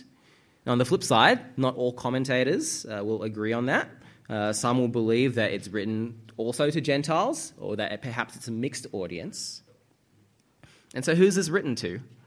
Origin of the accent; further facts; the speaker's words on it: Australia; I was born here. My parents migrated over. They met at UNSW, like I said, but I was born and raised, and so I very much feel like I'm Australian. I feel like this is my country.